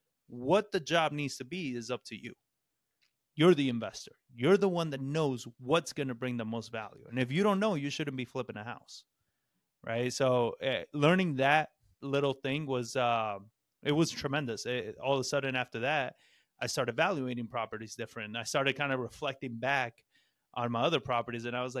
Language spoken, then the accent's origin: English; Argentina; now in San Antonio, United States; And because I'm from Argentina, I speak Spanish. I speak fluent Spanish. So in San Antonio, that's a great skill to have.